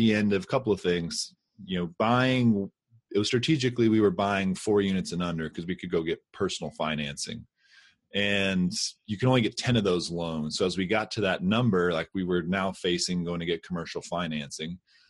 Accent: Austin, Texas, United States; You know, I grew up in Austin. I got an advertising degree.

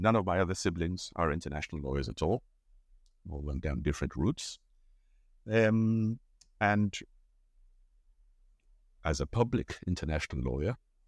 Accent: Nigeria; I'm Nigerian, was born in Nigeria, grew up there, went to school there.

